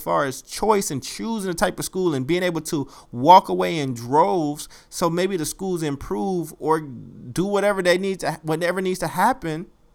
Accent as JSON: {"language": "English", "town": "Chicago", "region": "Illinois", "country": "United States", "tie": "born or raised there", "said": "I'm going to Chicago. I'm going to my hometown in a few days."}